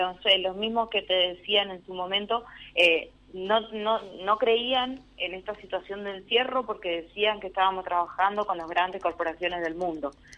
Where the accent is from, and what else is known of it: Argentina